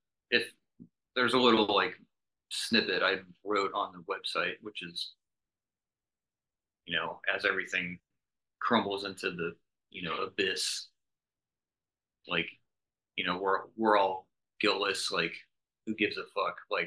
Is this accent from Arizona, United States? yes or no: yes; Phoenix, Arizona, United States; I mean, I grew up in Phoenix, and if they actually run out of water